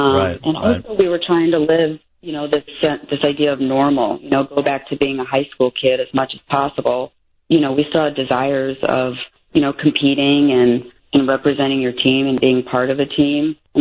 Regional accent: Littleton, United States; You know, where are you from? Even sometimes what high school did you go to? And I knew early on that as soon as I said Littleton, you know, they kind of look at you cross-eyed, like, how do I know that city?

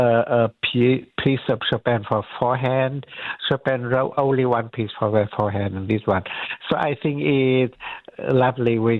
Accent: Canada; English is a second language; So we are both Canadian.

